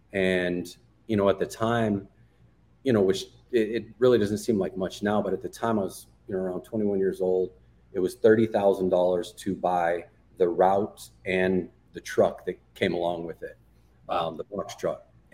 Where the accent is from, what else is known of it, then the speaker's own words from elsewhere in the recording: Arizona, United States; now in Phoenix, United States; I'm from Arizona originally. I live in Phoenix area now, but I'm from a small copper mining town.